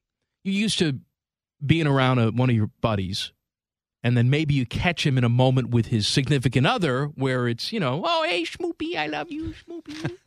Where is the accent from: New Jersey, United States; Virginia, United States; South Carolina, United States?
Virginia, United States; I'm from Virginia. We call it icing.